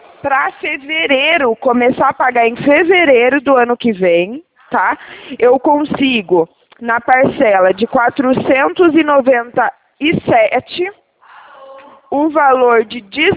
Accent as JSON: {"language": "Portuguese", "region": "São Paulo", "country": "Brazil", "said": "Eu falo aqui do estado de São Paulo."}